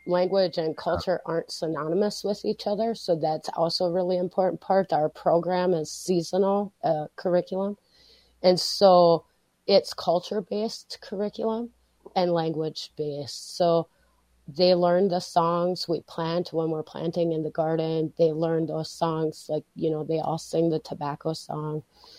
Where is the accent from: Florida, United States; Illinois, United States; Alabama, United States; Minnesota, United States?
Minnesota, United States; Leech Lake; born there; I was born in Leech Lake, but I'm enrolled in White Earth.